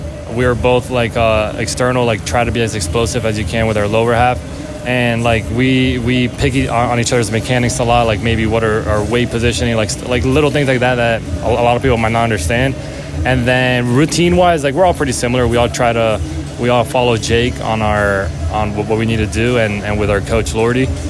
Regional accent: Miami, Florida, United States; But, I'm from Miami, so it's a little bit harder to be all country, so...

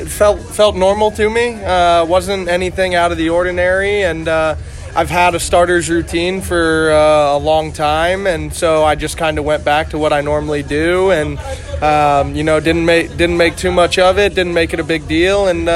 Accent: Cincinnati, Ohio, United States; So we're both from Cincinnati, and that kind of brings a connection for us as well.

